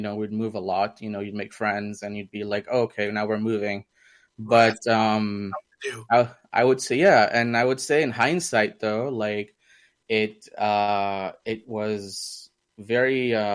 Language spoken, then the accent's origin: English; India; first language Hindi; English is a second language; now in United Kingdom; I was born in India. So like learning in the sense like that was my mother tongue, right? So Hindi in our house, even though our family is Maharashtrian, we spoke Hindi mostly. So that's kind of, I grew up on Hindi and then we moved to the UK